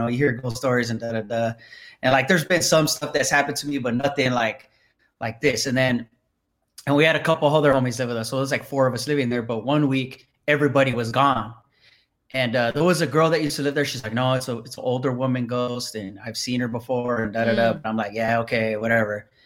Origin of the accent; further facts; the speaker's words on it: Atlanta, Georgia, United States; born there; also born or lived in San Francisco; You know, I was born here in Atlanta, but then when I was, we always had relatives in San Francisco, and I eventually moved up there for a while, for like 15 years.